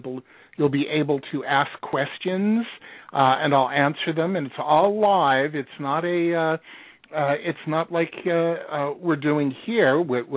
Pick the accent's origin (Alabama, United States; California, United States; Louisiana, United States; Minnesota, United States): California, United States; No. I also grew up in Southern California, so.